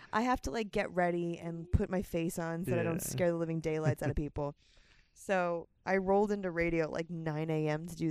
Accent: Tampa, Florida, United States; Like, we're both from Tampa. Like, we grew up literally, like, we could walk to each other's houses.

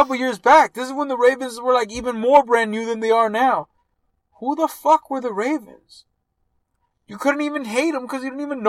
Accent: United States; Well, because I'm an American, and it's the Super Bowl, so I care.

